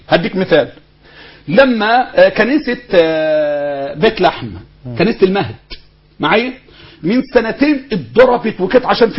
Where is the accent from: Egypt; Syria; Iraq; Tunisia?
Egypt; إحنا أبناء مصر